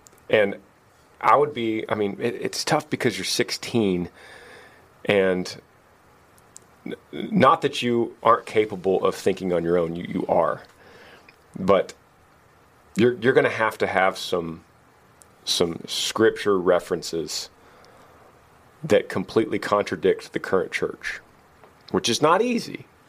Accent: Utah, United States; Hey, Granger … from Utah. I'm almost 16 years old.

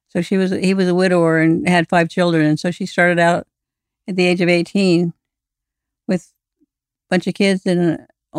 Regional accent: Tucson, Arizona, United States; Well, we didn't have a television. It felt like its own world when I got to school

